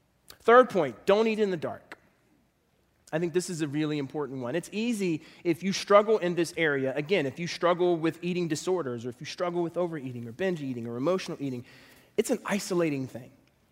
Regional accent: Philadelphia, Pennsylvania, United States; I'm from Philly, and I miss me some Wawa hoagies.

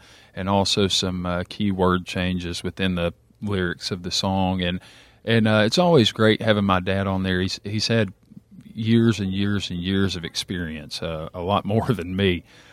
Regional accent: Russellville, Alabama, United States; also born or lived in Florence; Originally, I'm from Russellville. I've lived about the last 2 years over in Florence, but we recently moved back over into the Hester Heights area. And my whole life, I've grown up here, so I knew I had to come back home.

